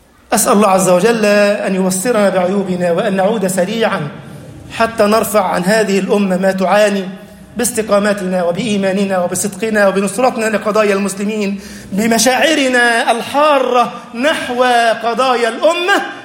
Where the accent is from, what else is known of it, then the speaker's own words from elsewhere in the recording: Egypt; اللهم اجعل بلدنا مصر أمنا أمانا